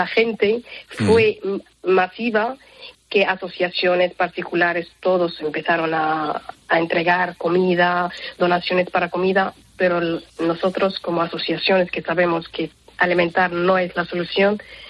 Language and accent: Spanish; Morocco; Yo soy de Marruecos.